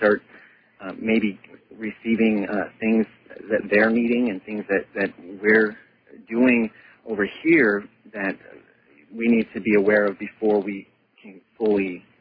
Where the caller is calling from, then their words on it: Seattle, Washington, United States; I'm calling from Seattle.